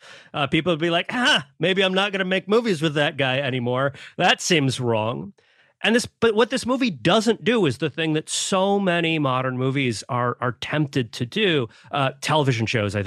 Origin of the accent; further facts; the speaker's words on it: Florida, United States; I grew up in a in North Florida in a community that was defined by an Air Force base.